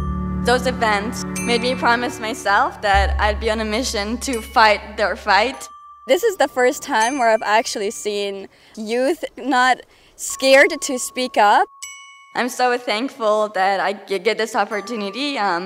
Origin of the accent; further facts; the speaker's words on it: Afghanistan; I'm from Afghanistan. I left home 4.5 years ago when the Taliban shut down my school.